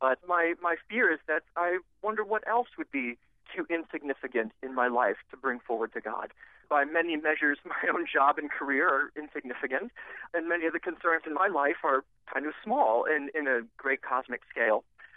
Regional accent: Texas, United States; I will say I grew up in Texas. I played in a marching band and went to every single high school football game that was played, home or away.

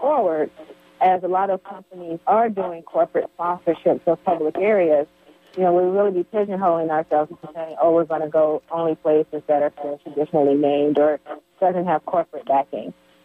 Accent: Detroit, Michigan, United States; because I grew up in Detroit, so a lot of people that I knew and that were related to me, you know, worked at Ford, GM, and Chrysler

